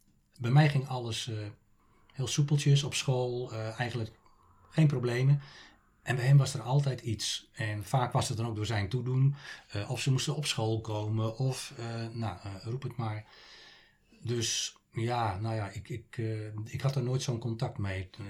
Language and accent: Dutch; Utrecht, Netherlands; also born or lived in Zeist; ik ben in Zeist geboren. Hebben we 2,5 jaar gewoond, toen zijn we naar Utrecht gegaan.